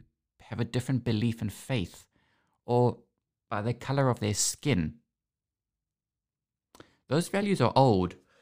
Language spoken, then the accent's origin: English; Durban, KwaZulu-Natal, South Africa; born there; It's the same as I've tried suing my parents because I was born in Durban.